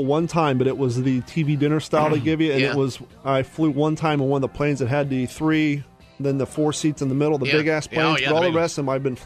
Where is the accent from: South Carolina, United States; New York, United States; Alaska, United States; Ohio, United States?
Ohio, United States; Well, growing up in Ohio, my family never went on vacations that didn't, result in Ohio, Tennessee, Florida, or Kentucky, so we always drove everywhere. It wasn't until I moved to California and drove out there.